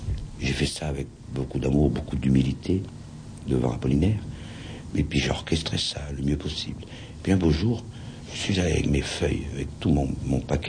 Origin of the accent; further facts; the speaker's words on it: Monaco; Moi, je suis monégasque.